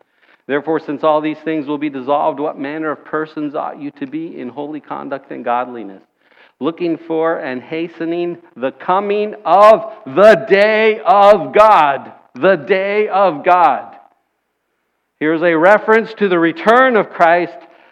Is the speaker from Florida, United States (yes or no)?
yes; Florida, United States; I'm from South Florida, and I never had a boat, so I couldn't do this too often